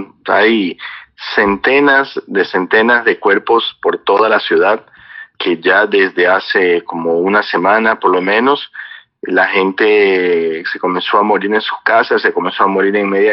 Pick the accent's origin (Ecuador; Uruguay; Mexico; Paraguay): Ecuador; also born or lived in Brazil; Yo tengo mi familia de Ecuador, yo soy ecuatoriano brasileño, mi familia de Ecuador vive en Guayaquil.